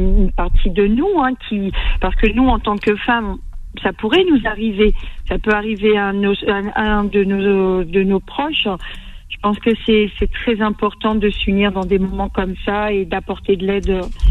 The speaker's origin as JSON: {"language": "French", "town": "Toulouse", "region": "Occitanie", "country": "France", "said": "Je suis de Toulouse."}